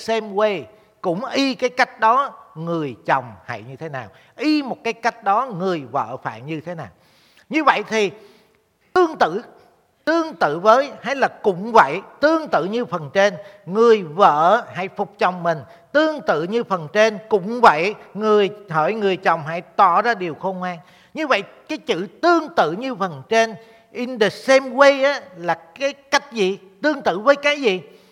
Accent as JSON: {"language": "Vietnamese", "region": "Ho Chi Minh City", "country": "Vietnam", "said": "Mà tôi là tại vì tôi đẻ ra trong Sài Gòn, tôi mang cái tính cách của người Sài Gòn."}